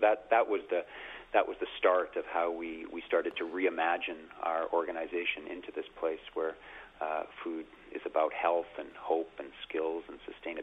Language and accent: English; Dar es Salaam, Tanzania; born there; also born or lived in Mozambique; Yeah, I was born in Dar es Salaam, Tanzania, and then I lived in Mozambique for a while as well.